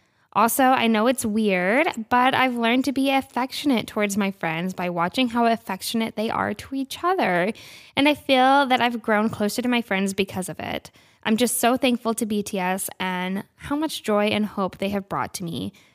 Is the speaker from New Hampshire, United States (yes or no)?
yes; New Hampshire, United States; I'm 19 from New Hampshire.